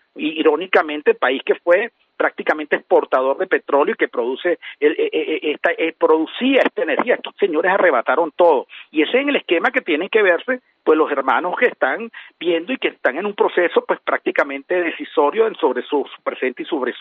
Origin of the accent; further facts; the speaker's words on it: Venezuela; los mayores perjudicados somos los venezolanos